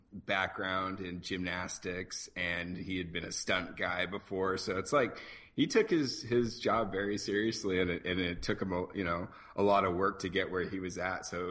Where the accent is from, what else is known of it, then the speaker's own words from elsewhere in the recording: Albany, Oregon, United States; So I grew up in Albany.